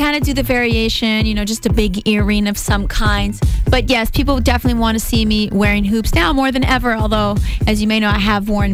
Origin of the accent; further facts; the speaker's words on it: Victoria, British Columbia, Canada; going back to like age 14, growing up in Victoria, BC, but loving R&B and hip hop crazy